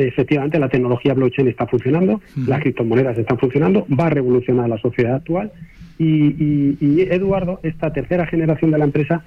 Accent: Castilla-La Mancha, Spain; También es del paisaje manchego, que es de donde yo soy

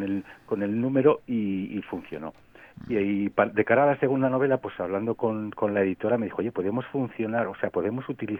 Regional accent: Cervera de Pisuerga, Castile and León, Spain; Cervera de Pisuerga.

